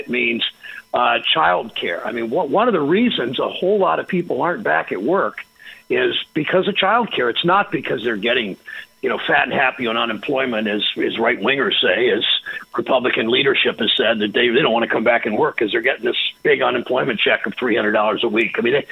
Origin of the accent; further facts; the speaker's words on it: Mansfield, Ohio, United States; I grew up in Mansfield, as I said on the show, and there's like a Mansfield Tire and a Westinghouse